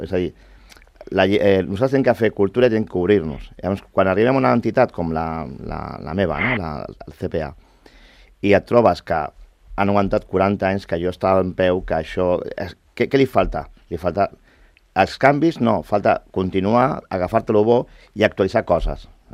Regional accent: Catalonia, Spain; born there; som catalans, som nascuts a Catalunya

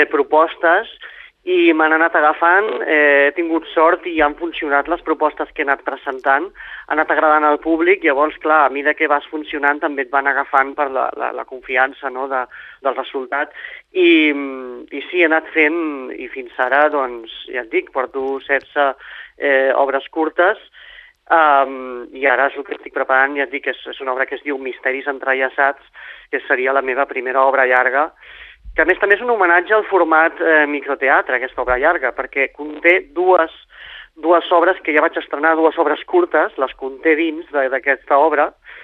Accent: Sant Vicenç de Castellet, Catalonia, Spain; Exacte, és el meu poble.

